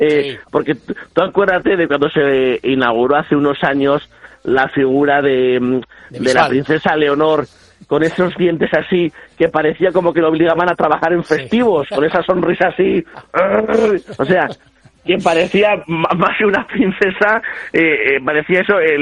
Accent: Alsasua, Navarre, Spain; yo cuando era pequeño tenía pavor, porque en el tren chuchú, en el de mi pueblo, en el Alsasu

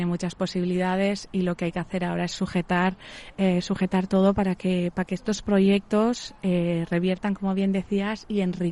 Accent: Guía, Canary Islands, Spain; now in San Sebastián, Spain; yo soy de Guía y vine aquí hace 4 años

